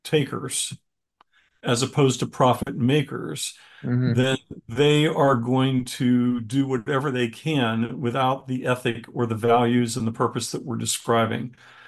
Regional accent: Pittsburgh, Pennsylvania, United States; and I grew up in Pittsburgh

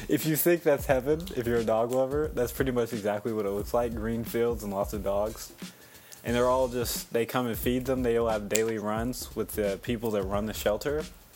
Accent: Oklahoma, United States; which I probably mispronounced because we're from Oklahoma and we can't pronounce anything.

